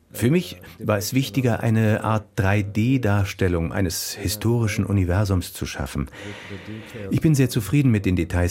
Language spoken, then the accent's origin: German; Recife, Pernambuco, Brazil; Und Recife, wo ich herkomme, liegt am Meer. Wir haben großartige Strände.